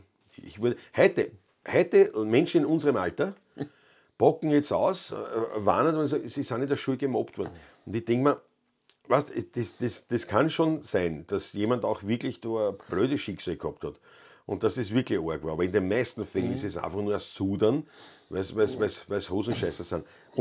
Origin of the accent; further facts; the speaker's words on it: Ottakring, Vienna, Austria; wir sind beide in Otterkring aufgewachsen und haben keine Schlägerei